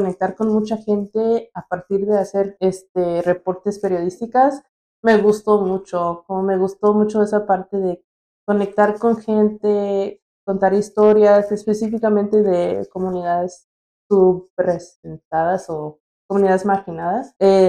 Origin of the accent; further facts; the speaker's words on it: Porterville, California, United States; moved away as an adult; now in Mexico; aunque ahora que soy adulta y que llevo bastante tiempo viviendo en México, noto mucho eso de mi pueblo, lo digo entre comillas, porque es un small town.